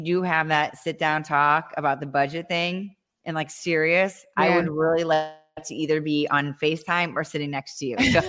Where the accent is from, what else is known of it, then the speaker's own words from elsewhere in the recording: Ohio, United States; I grew up in Ohio. I didn't have money. I started working when I was 14.